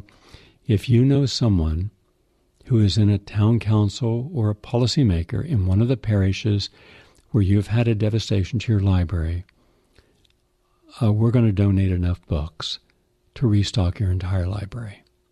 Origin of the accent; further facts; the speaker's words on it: West Virginia, United States; I'm from West Virginia, and this was considered a once-in-a-500-year storm.